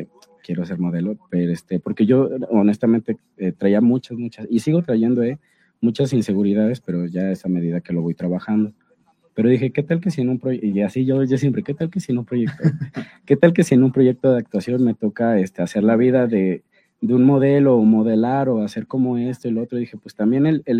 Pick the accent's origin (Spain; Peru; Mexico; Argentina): Mexico; Zacatepec, Morelos; Yo vivo cerca yo soy de Zacatepec, entonces Zacatepec es la selva cañera